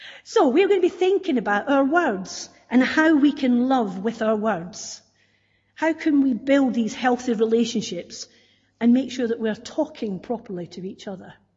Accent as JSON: {"language": "English", "region": "Scotland", "country": "United Kingdom", "said": "Sometimes people will say to me, talk Scottish, and it's like, well, I think I am talking Scottish."}